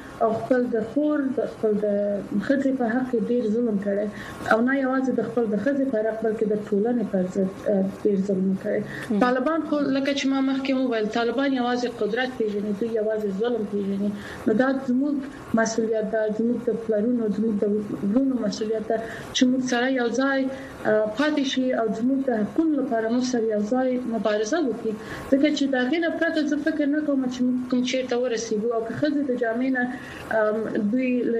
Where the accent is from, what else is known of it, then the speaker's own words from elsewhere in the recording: Afghanistan; زه په افغانستان کې پیدا شوی یم او په افغانستان کې لوی شوی یم زه زما پلار پښتون وو او زما مور تاجکه ده